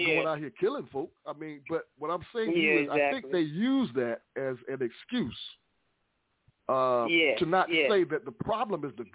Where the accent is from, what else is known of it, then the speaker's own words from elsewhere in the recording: United States; I remember when they used to ask me, where are you from? And I'd say, United States.